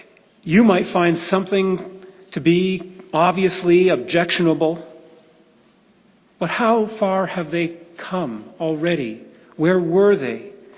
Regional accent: Toronto, Ontario, Canada; born there; I was born in Toronto.

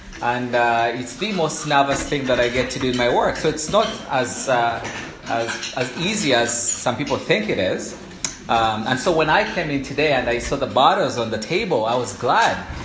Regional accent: Uganda; I grew up in Uganda.

